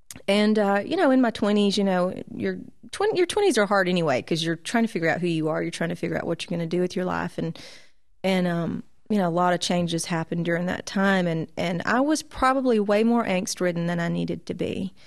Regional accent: Alabama, United States; I was raised in South Alabama. So I wasn't in church every time the door was open, but I was there probably once a month

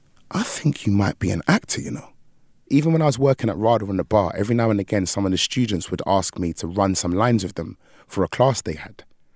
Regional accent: London, United Kingdom; I come from South London, from a borough called Lambeth.

